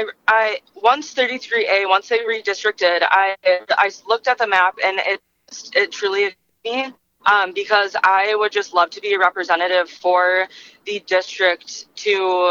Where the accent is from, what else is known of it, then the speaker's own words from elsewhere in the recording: Hugo, Minnesota, United States; I grew up in Hugo, now I live in Forest Lake.